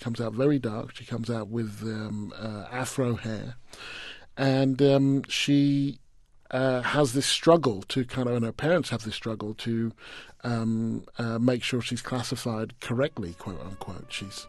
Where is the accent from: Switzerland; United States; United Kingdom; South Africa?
United Kingdom; Stevenage, East of England; also born or lived in Hitchin; And I said, Stevenage, which was the town I was from. And he said, "Well, where were you born?" And I said, "Well, I was born in Hitchin, which is just 10 miles down the road from Stevenage, or both near London."